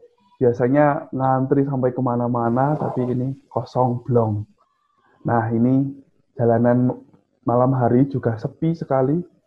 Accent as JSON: {"language": "Indonesian", "town": "Wonosobo", "region": "Central Java", "country": "Indonesia", "moved": "as an adult", "lives_now": "Rome, Italy", "said": "saya dari Wonosobo, saya calon imam untuk Keuskupan Purwokerto"}